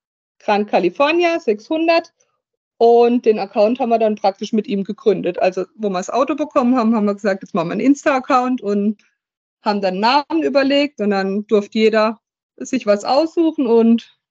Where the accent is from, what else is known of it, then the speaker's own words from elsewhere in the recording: Kehl, Baden-Württemberg, Germany; wir sind aus Kehl, das ist an der Grenze zu Straßburg.